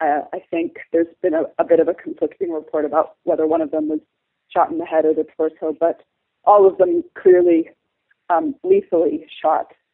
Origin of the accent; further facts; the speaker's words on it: United States; now in Beit Omar, Palestine; I am an American who has lived in Beit Omar in the West Bank, which is in the northern district, off and on for the last almost 8 years.